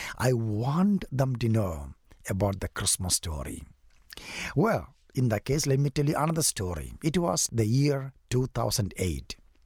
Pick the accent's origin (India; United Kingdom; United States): India; South India; I am from South India, 2,000 miles away from his home.